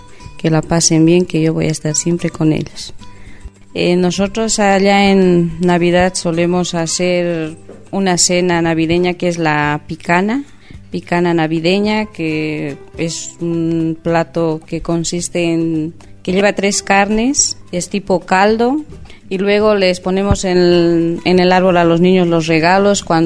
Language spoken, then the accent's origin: Spanish; La Paz, Bolivia; now in Bolaños de Calatrava, Spain; soy de Bolivia, de La Paz. Llevo aquí en España 7 años, estoy aquí en Bolaños de Calatrava, en la ciudad de Castilla-La Mancha.